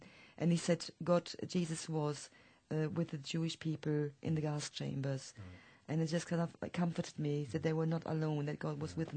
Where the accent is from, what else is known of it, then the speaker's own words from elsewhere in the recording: Germany; Yes, you're quite right. I'm from Germany.